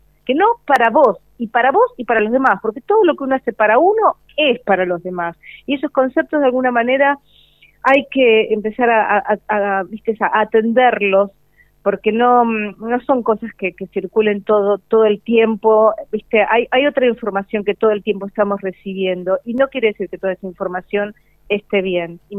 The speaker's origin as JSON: {"language": "Spanish", "country": "Argentina", "said": "siendo absolutamente argentina."}